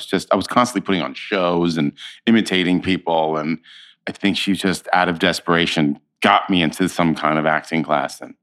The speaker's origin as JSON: {"language": "English", "town": "San Francisco", "region": "California", "country": "United States", "tie": "born or raised there", "said": "I grew up in San Francisco, and they have a professional theater company there called the American Conservatory Theater"}